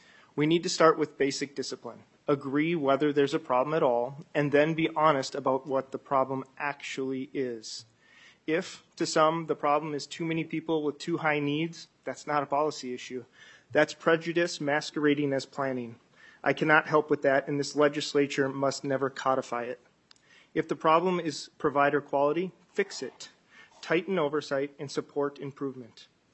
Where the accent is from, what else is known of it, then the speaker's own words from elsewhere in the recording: Minnesota, United States; And I reject that as a provider, as a local elected official, and as a Minnesotan.